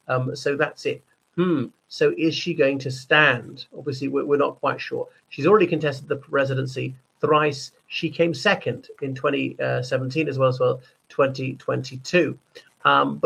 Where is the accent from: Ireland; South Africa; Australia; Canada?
Ireland; from Ireland.